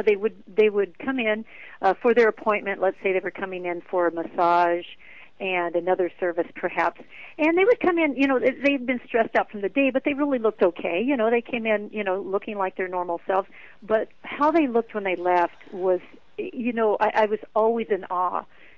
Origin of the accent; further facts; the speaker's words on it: Ashland, Oregon, United States; I built a large day spa, the first day spa here in Ashland, Oregon, in my hometown.